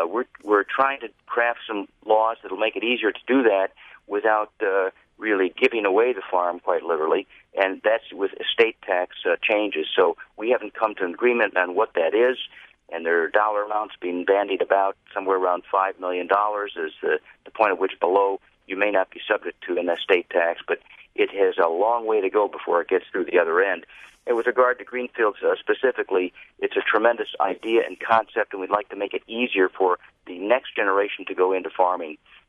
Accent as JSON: {"language": "English", "town": "Appleton", "region": "Wisconsin", "country": "United States", "tie": "born or raised there", "said": "just like everybody I grew up with in Appleton, Wisconsin."}